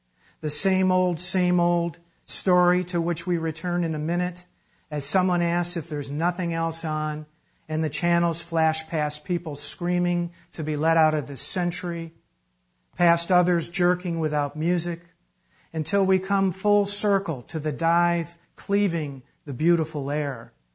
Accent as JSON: {"language": "English", "town": "Chicago", "region": "Illinois", "country": "United States", "tie": "born or raised there", "also_born_or_lived": "Iowa", "said": "I grew up on the Great Lakes. I grew up in Chicago, loved it in Iowa"}